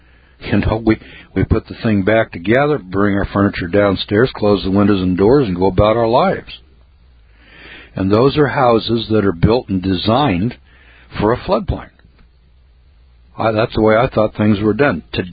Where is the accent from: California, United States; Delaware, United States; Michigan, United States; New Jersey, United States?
California, United States; Now, I'm from California, and I can tell you that about every 30 years or so, you have a big flooding pattern comes through. And in the Eel River Valley, where I'm from